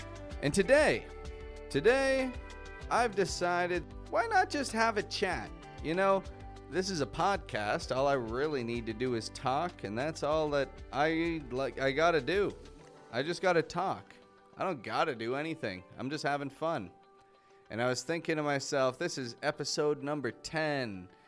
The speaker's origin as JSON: {"language": "English", "town": "Toronto", "region": "Ontario", "country": "Canada", "lives_now": "Mexico", "said": "I live in Mexico. I'm from Toronto, from Canada."}